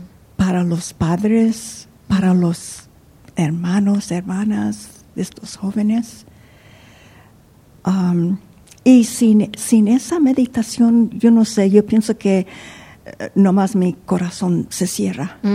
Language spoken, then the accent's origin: Spanish; Mexico; Spanish is a second language; Porque tengo que aceptar que soy mexicana, pero no hablo el español muy bien.